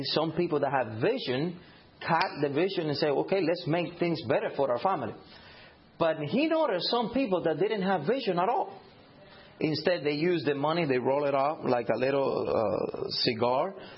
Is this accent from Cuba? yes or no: yes; Cuba; In fact, I'm from Cuba.